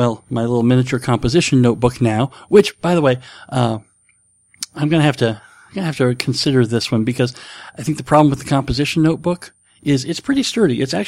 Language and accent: English; New York, United States; now in Nebraska, United States; I told a story about growing up in New York, and I said in New York, the winters weren't nearly as severe as they are here in Nebraska.